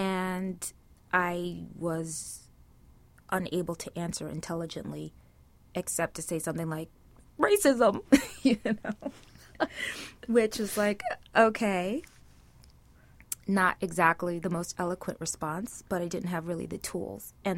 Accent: New York City, New York, United States; So where I grew up in Brooklyn, there was a lot of strife. This was during the crack epidemic.

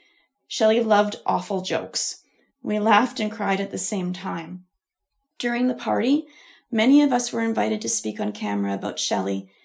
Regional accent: Ontario, Canada; She was a Maritimer and I was born and raised in Ontario.

